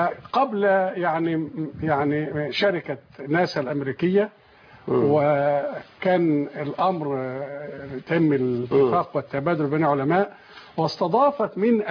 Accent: Egypt; أنا هنا من مصر

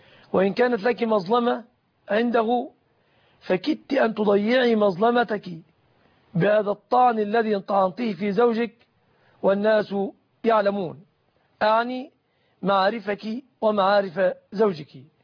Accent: Egypt; ليست عندنا في مصر

